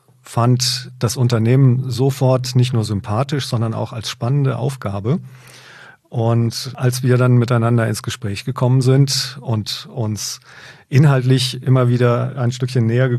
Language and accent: German; Hesse, Germany; also born or lived in Munich / Hamburg / Ruhr area; Ich bin 53 Jahre alt. Und wie Sie meiner Sprache schon entnehmen können, ich bin kein gebürtiger Oberfranke. Ich bin in Nordhessen aufgewachsen.